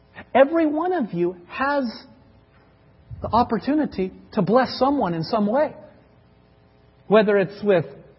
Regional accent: Seattle, Washington, United States; And hey, we're from the Seattle area. We've got to enjoy Starbucks, right?

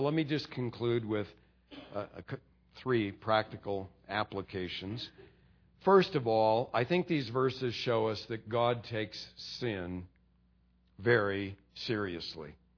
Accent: California, United States; I come from California, hang loose state, you know, where you just kind of roll with it.

